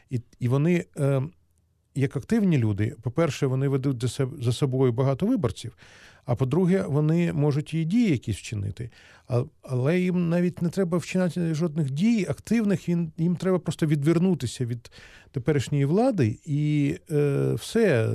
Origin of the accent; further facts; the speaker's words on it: Kyiv, Ukraine; наше рідне місто Київ